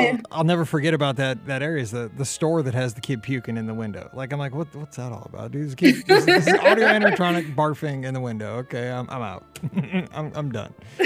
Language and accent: English; St. Louis, Missouri, United States; I'm like, man, I don't know, I'm from St. Louis.